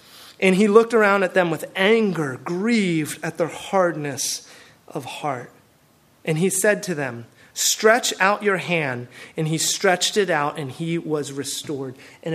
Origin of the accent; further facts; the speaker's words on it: Portland, United States; I come from the Portland area, and man, it is church city, and we divide ourselves over the strangest things, right?